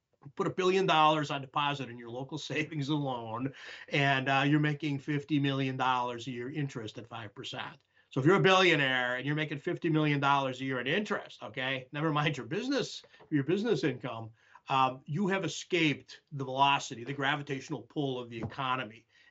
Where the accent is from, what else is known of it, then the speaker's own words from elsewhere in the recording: United States; my parents were Americans, and I'm certainly an American.